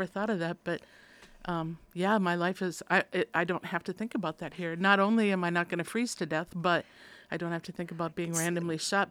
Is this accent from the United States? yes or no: yes; Minnesota, United States; I'm from Minnesota, and that's a big deal there.